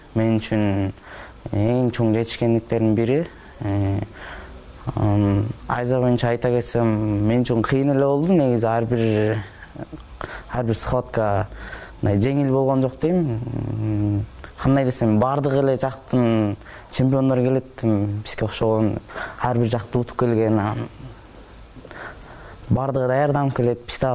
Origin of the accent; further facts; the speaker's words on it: Tereksuu, Jalal-Abad Region, Kyrgyzstan; Өзүм мен Жалал Абад областына караштуу Токтоло районунун Терексүү деген айылында туулуп өскөм. Ал жакта 7-нчи класска чейин окугам.